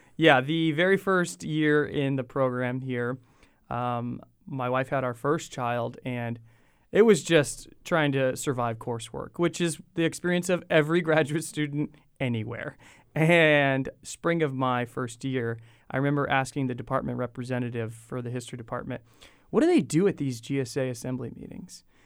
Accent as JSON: {"language": "English", "region": "Nevada", "country": "United States", "said": "I'm from Southern Nevada, so I did my bachelor's and master's at the University of Nevada, Las Vegas."}